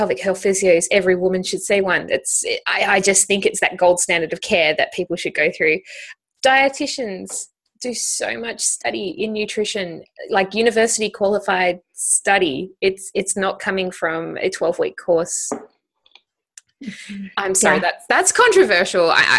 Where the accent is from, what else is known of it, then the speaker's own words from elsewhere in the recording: Australia; I'm Australian, obviously, and we have our own social justice issues down here.